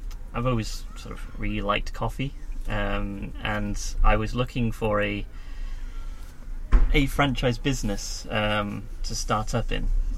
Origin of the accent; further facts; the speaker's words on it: Newport, Wales, United Kingdom; moved away as an adult; now in Newcastle, United Kingdom; I was brought up in Newport, and my mum had already moved back to London by that point, so I didn't really have much in Wales to keep me there.